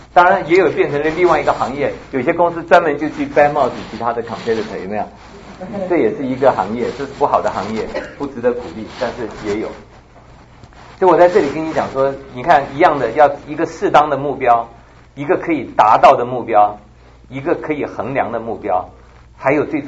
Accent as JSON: {"language": "Chinese", "country": "China", "said": "所以我们中国人就是说 definitely 在这个团队合作方面，我们其实是有一段蛮长的路要走"}